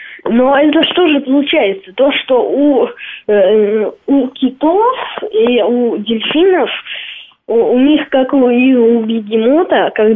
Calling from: Moscow, Russia; Я из Москвы звоню уже вам который раз.

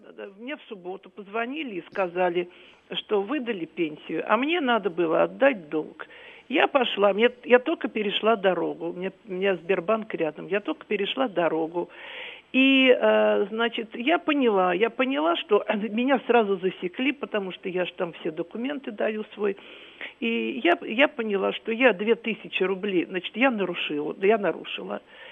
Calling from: Moscow, Russia; Значит, я звоню из Москвы, мне 76 лет.

